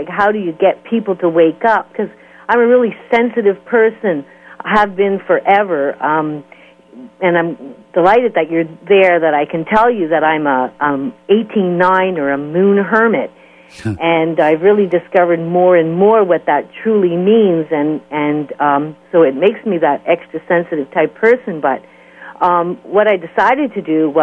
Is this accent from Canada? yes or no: yes; Canada; And I'm Canadian